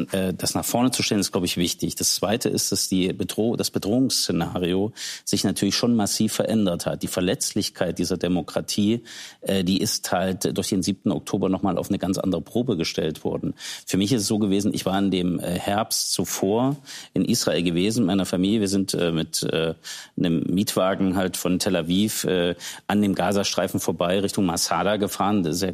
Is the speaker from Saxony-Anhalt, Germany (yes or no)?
no; Thuringia, Germany; ich komme aus Thüringen, ich lebe im Schatten von Buchenwald.